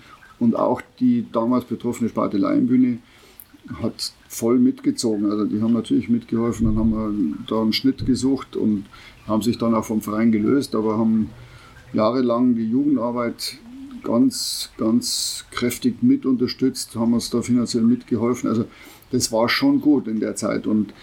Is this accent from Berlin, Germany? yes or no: no; Pocking, Bavaria, Germany; als ich zurückkam nach Pocking, was schließlich meine Heimatstadt